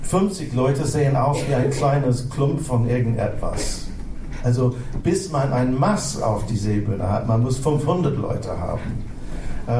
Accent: England, United Kingdom; German is a second language; nicht auch als Engländer kann ich sagen, nicht Monarch ist wichtig.

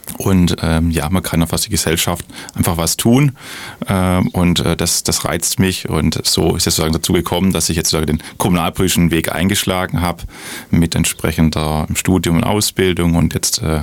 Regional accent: Baden-Württemberg, Germany; also ich komme ja aus der Region, bin ja im Landkreis auch aufgewachsen, schätze Schwäbisch Hall schon lange

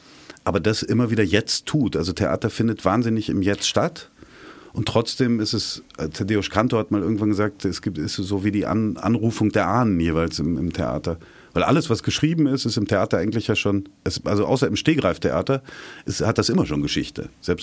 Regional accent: Germany; da haben wir vielleicht sogar den Vorteil als Deutsche

